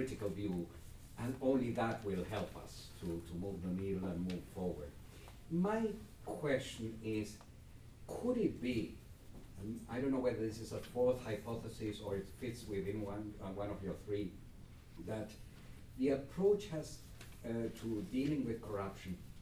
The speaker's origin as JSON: {"language": "English", "country": "Chile", "second_language": "English", "said": "I'm from the other end of the world. I'm from Chile."}